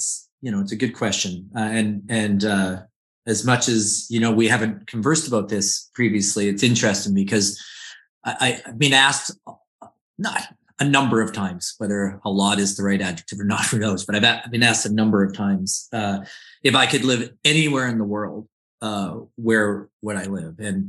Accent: Canada; I mean, I'm Canadian as well. And so it happens to be, the country I grew up in.

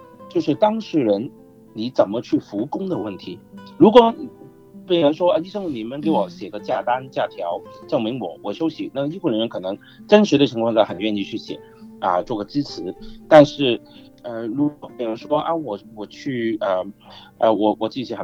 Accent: China; now in Australia; 比如说我们中国人我们会觉得这个我觉得领导对我不公道

